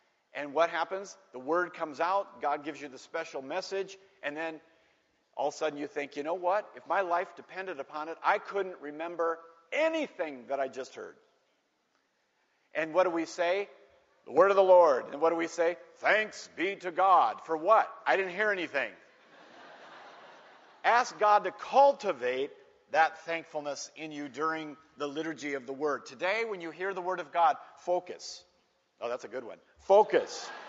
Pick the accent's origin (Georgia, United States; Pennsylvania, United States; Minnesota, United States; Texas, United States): Minnesota, United States; Minneapolis; I came back from Birmingham, from EWTN, to my parents' house in Minneapolis. And my thought came to Mr. Knight, and I went to my elementary school to find him, to thank him.